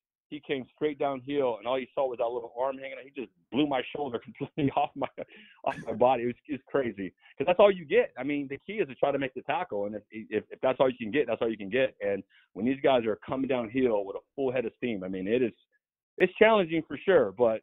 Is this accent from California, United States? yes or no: yes; San Diego, California, United States; being a fan and being born and raised in San Diego